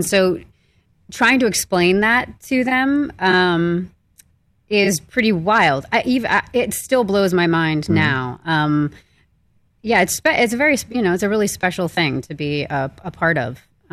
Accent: New York, United States; Not as often, only because my, you know, I grew up in New York, and my, so I go back home a lot to be with my family.

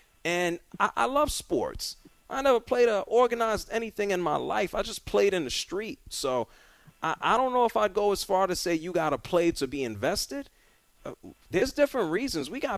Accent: New York City, New York, United States; JJ, I grew up in the Bronx, New York. Uptown, Washington Heights, home of Manny Ramirez, and I can go on and on.

